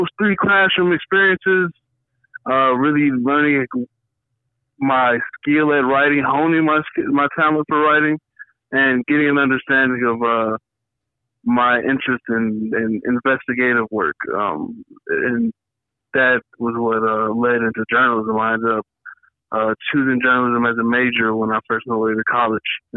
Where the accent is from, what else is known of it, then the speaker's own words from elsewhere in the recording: Chicago, Illinois, United States; Yeah, I grew up in Uptown on the north side. I went to school over there, lived in the same apartment building on Lakeside, 920 West Lakeside, for the first 18 years of my life.